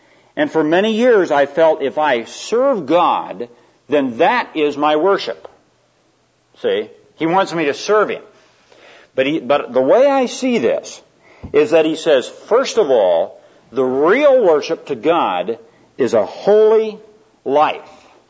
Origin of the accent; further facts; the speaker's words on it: Spokane, Washington, United States; That's the local asylum outside my hometown of Spokane, Washington.